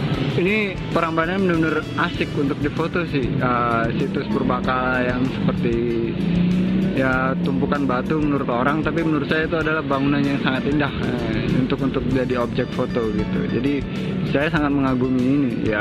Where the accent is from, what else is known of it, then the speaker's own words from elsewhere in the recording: Kalimantan, Indonesia; Oh, kita dari Kalimantan.